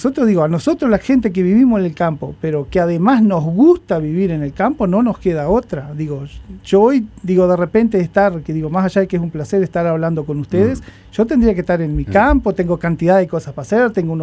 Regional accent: Bella Unión, Artigas, Uruguay; yo soy de Bella Unión

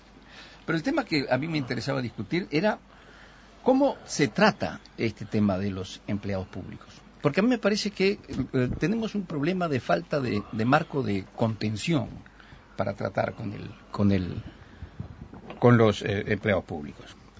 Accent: Uruguay; somos todos los uruguayos.

